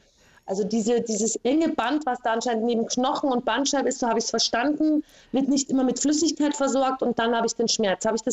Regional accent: Munich, Bavaria, Germany; Ich komme aus München, bin 52 Jahre alt

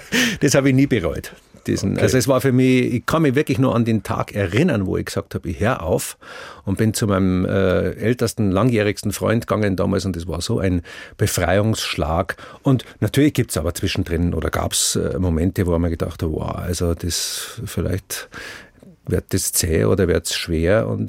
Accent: Bavaria, Germany; accent: Bavarian; first language Bavarian; Bayerisch ist sehr vokalreich. Ist gut singbar

